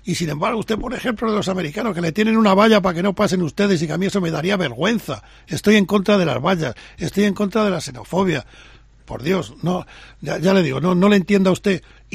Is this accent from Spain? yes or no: yes; Salamanca, Castile and León, Spain; Y nos sentimos dolidos, ya le digo a usted, como salmantino.